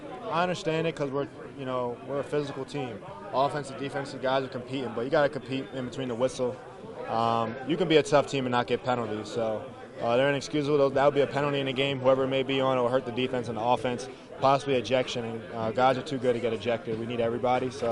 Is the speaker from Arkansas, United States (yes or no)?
no; New Jersey, United States; Going back to my home state, I was a Jersey kid. I played at Rutgers.